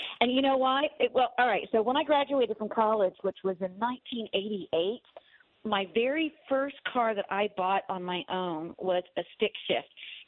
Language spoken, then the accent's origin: English; Dallas, Texas, United States; now in France; No, I'm actually calling from France. But I'm originally from Dallas, Texas.